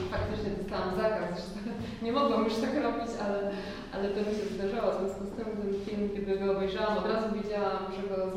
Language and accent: Polish; Lower Silesian Voivodeship, Poland; Ja wychowywałam się na Dolnym Śląsku, mieszkałam blisko lasu